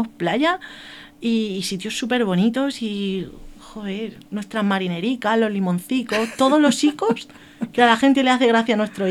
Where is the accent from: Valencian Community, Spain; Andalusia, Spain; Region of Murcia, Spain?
Region of Murcia, Spain; Jumilla; Y es que tenemos una gastronomía que esto es una pasada. O sea, todo el que quiera venir a Jumilla, vaya donde vaya, vaya al bar que vaya, va a comer